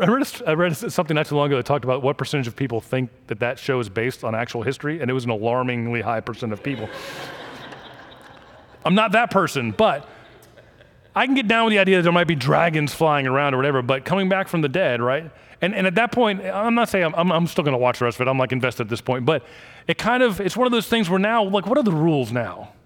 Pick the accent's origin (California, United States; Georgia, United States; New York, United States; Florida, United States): Florida, United States; I grew up down in South Florida, but didn't really get to surf.